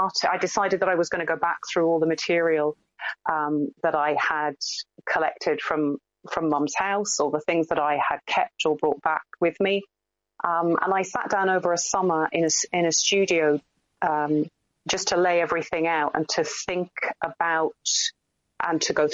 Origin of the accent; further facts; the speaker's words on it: Norwich, East of England, United Kingdom; I grew up in Norwich, which is sort of right in the middle of East Anglia.